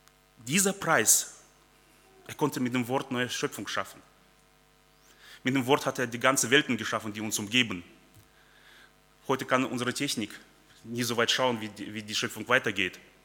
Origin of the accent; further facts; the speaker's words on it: North Rhine-Westphalia, Germany; also ich komme ehemals aus Nordrhein-Westfalen